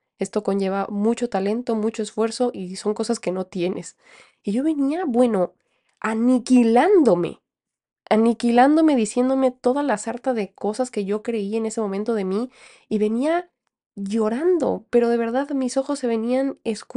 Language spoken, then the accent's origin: Spanish; Aguascalientes, Mexico; se volvieron bastante conocidos en Aguascalientes, que es de donde yo soy